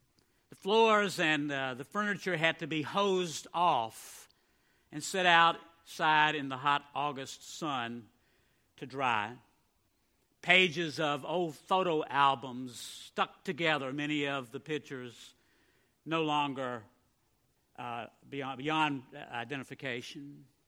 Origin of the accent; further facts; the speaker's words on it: Virginia, United States; in the little county where I grew up in Nelson County, Virginia.